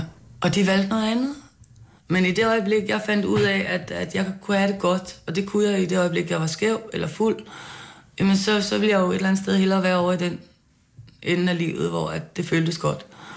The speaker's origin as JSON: {"language": "Danish", "town": "Copenhagen", "region": "Capital Region of Denmark", "country": "Denmark", "tie": "born or raised there", "said": "Og jeg voksede op herinde i København på Åboulevarden"}